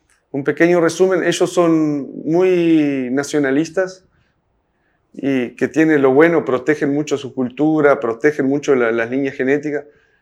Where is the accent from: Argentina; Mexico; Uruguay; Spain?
Uruguay; Artigas; also born or lived in Chile; Soy natural de Artigas.